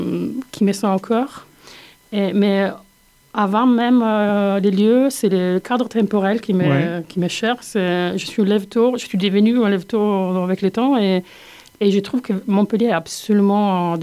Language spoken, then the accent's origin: French; Lombardy, Italy; French is a second language; moved away; also born or lived in Southern Italy / Netherlands / Nice / Spain; je suis née au sud d'Italie. J'ai bougé près de Milan quand j'avais 10 ans. Et après, c'est vraiment une vie de... J'ai quitté l'Italie il y a 20 ans.